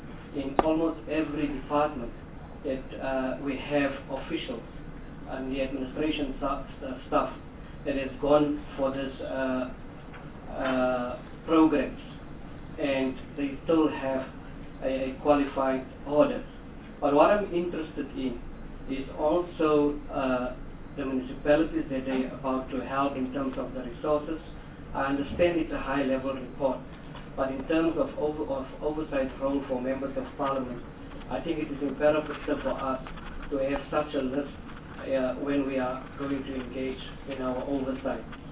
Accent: North West, South Africa; I'm from the Northwest.

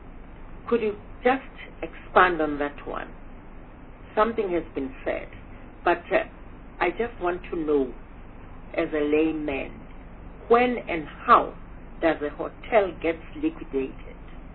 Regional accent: Gauteng, South Africa; I just have interest because I belong to, I come from Gauteng

